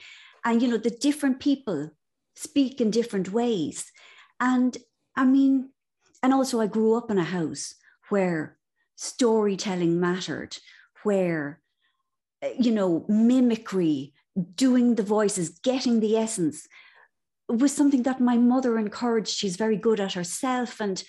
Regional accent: Ireland; being Irish is about, it's about conversation.

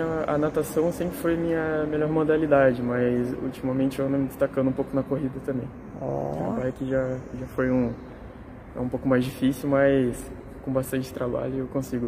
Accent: Matinhos, Paraná, Brazil; also born or lived in Curitiba; now in Joinville, Brazil; Eu sou do litoral do Paraná. Eu nasci em Curitiba, mas morei a vida toda em Matinhos, lá no litoral

